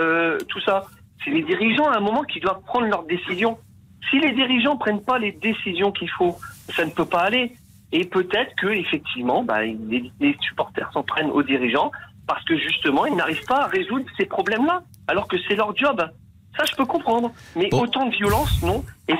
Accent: Lille, Hauts-de-France, France; alors pas de Marseille, puisque moi je suis de Lille, hein

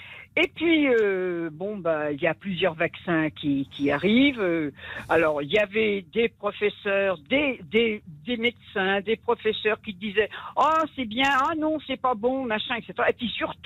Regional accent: Paris, Île-de-France, France; Vous savez, je suis parisienne, hein, alors l'accent, je présume que vous avez deviné.

